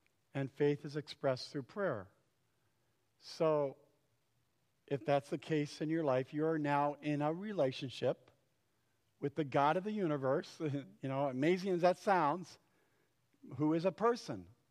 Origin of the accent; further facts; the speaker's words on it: New York, United States; Felt like a missionary because I'm from Westchester County. Totally out of my element.